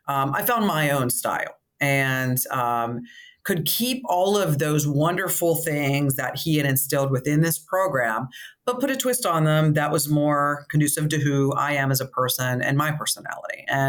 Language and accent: English; Johnstown, Pennsylvania, United States; So Pittsburgh, I'm from Johnstown.